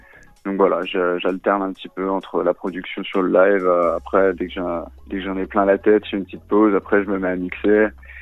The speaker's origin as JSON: {"language": "French", "town": "Lyon", "region": "Auvergne-Rhône-Alpes", "country": "France", "tie": "born or raised there", "said": "Donc oui, effectivement, je suis né à Lyon, donc lyonnais pure souche. Ça fait à peu près 7 ans donc que je joue sur Lyon."}